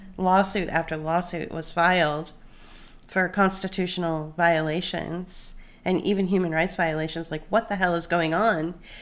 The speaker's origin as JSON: {"language": "English", "country": "United States", "said": "And because we're Americans, and I'm not Chinese, and I'm not Australian, and I've never lived in the UK, we're Americans."}